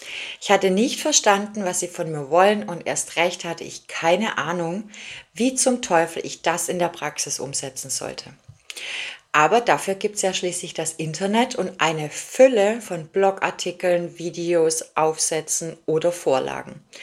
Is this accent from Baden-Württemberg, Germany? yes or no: yes; Ellwangen, Baden-Württemberg, Germany; accent: Swabian; 43 Jahre alt, Wirtschaftsjuristin und wohne aktuell im nordrhein-westfälischen Velbert. Geboren und aufgewachsen bin ich im schwäbischen Ellwang. Sehen Sie es mir also bitte nach, wenn ab und zu noch mein schwäbischer Dialekt durchkommen sollte.